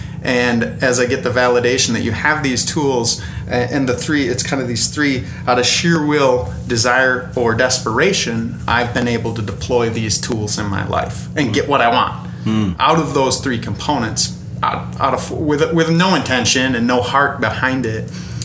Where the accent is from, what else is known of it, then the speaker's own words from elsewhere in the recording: Madison, Wisconsin, United States; I'm coming from Madison, Wisconsin.